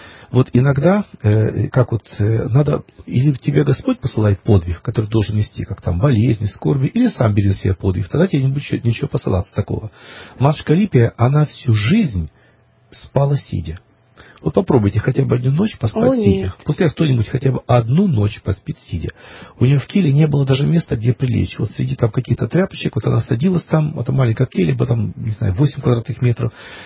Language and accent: Russian; Kyiv, Ukraine; Я сам киевлянин.